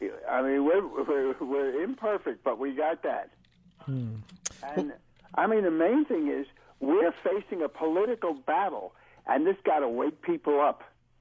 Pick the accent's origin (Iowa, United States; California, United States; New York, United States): New York, United States; But so I'm from New York, and in New York is no picnic either.